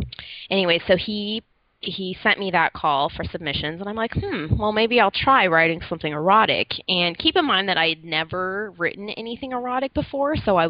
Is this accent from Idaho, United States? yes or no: yes; Boise, Idaho, United States; born there; also born or lived in San Diego; now in Los Angeles, United States; Well, I was born in Boise, Idaho.